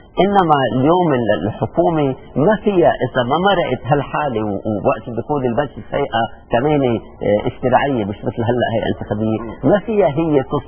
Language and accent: Arabic; Lebanon; نحن كشعب لبناني